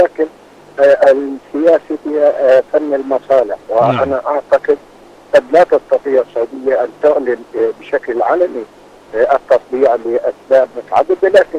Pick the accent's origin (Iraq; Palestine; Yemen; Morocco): Palestine; نحن كفلسطينيين